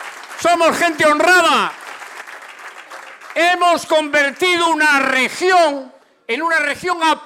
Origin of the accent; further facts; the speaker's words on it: Cantabria, Spain; porque somos cántabros y españoles